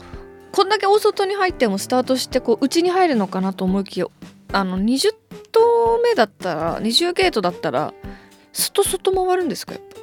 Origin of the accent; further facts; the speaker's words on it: Hokkaido, Japan; このコーナーでは私のふるさと北海道をいろんな視点からフィーチャーして